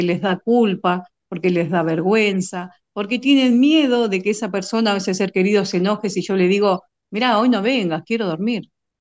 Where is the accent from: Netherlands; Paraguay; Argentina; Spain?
Argentina; ¿Me gusta el mate porque soy argentina?